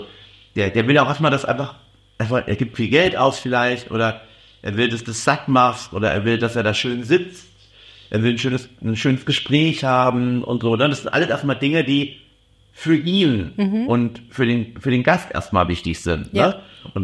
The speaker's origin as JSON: {"language": "German", "region": "East Germany", "country": "Germany", "tie": "born or raised there", "said": "Ich bin im Osten groß geworden. In der DDR war das ja mit Polen, Automärkten und so."}